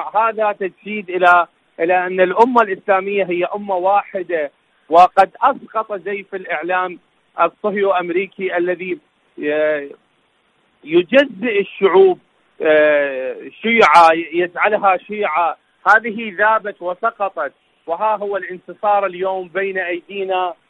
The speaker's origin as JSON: {"language": "Arabic", "country": "Iraq", "said": "من العراق."}